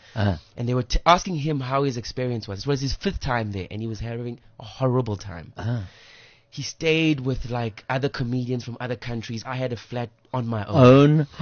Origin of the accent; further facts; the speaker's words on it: South Africa; I'm from South Africa.